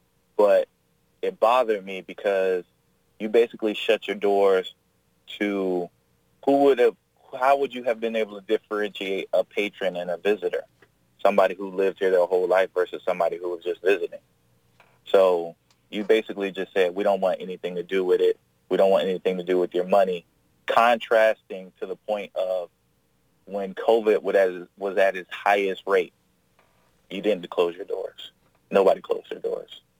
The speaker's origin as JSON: {"language": "English", "town": "Jacksonville", "region": "Florida", "country": "United States", "tie": "born or raised there", "said": "I grew up in Jacksonville. I've been raised here my whole life."}